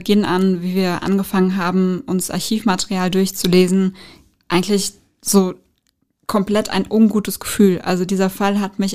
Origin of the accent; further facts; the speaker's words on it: Hesse, Germany; ich bin hier in der Region groß geworden